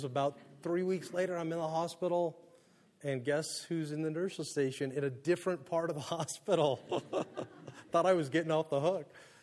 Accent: Monterey, California, United States; also born or lived in Phoenix; Phoenix, spent 7 years there, and then I had this great privilege of moving back to Monterey and to my hometown

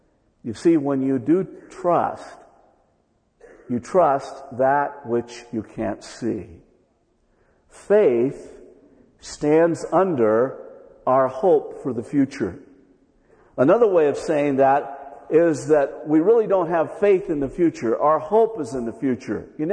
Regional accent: Alameda, California, United States; I can remember as a kid growing up in Alameda in the East Bay, there was an estuary between Alameda and Oakland, so it made Alameda an island.

